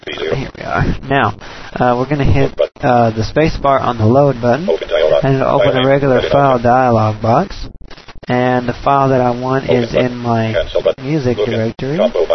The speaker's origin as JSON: {"language": "English", "town": "Amarillo", "region": "Texas", "country": "United States", "said": "I'm from Amarillo, Texas, and this is my first review for Main Menu."}